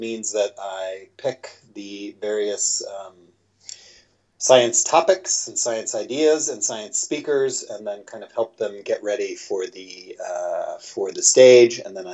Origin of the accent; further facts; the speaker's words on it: Midwest, United States; I'm originally from the Midwest, and so I could see what kind of planting out the entire middle part of the United States in corn did to the environment.